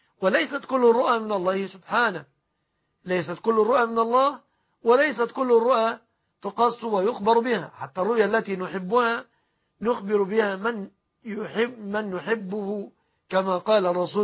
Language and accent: Arabic; Egypt; بلادنا مصر